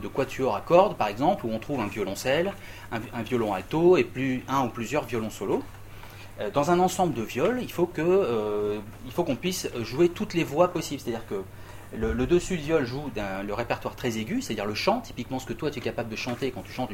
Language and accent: French; France; c'est pas parce que je suis français que je dis ça